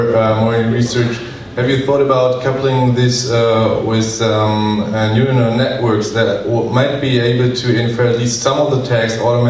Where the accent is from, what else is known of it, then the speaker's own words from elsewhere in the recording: Germany; from Germany, and I've got three questions for you